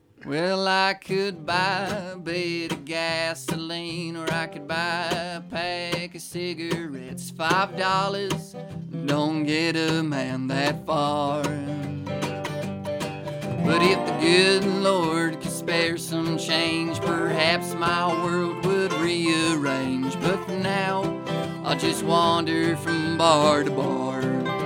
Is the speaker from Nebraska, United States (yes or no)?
no; Utah, United States; You know, because we're from Utah.